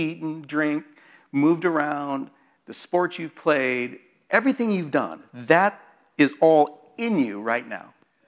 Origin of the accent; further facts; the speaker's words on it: Midwest, United States; So it was a Southern Baptist, I grew up in the Midwest, so it was Southern Baptist.